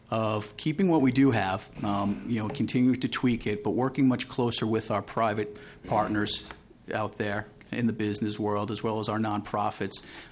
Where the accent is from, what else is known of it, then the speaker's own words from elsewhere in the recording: New York, United States; now in Minnesota, United States; Born and raised in New York, I joined the Marine Corps shortly after high school.